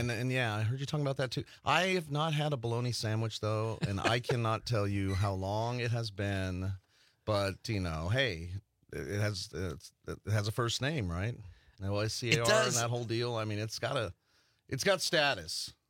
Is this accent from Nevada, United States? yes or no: yes; Las Vegas, Nevada, United States; born or raised there